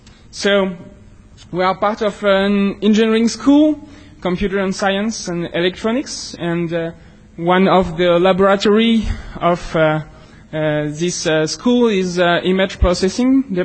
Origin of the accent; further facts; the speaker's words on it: France; English is a second language; We are from France, so if our English is a bit poor, excuse us.